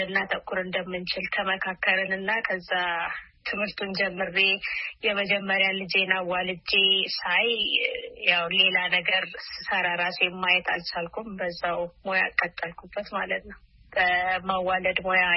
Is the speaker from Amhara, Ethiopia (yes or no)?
no; Ambo, Oromia, Ethiopia; ያደግኩት በምዕራብ ሸዋ ዞን ግንደበረት ወረዳ ውስጥ ነው። ያደግኩት ደግሞ አምቦ ከተማ ነው። ሀይ ስኩልም አንደኛ ደረጃ ትምህርትም የጨረስኩት እዛው ነው።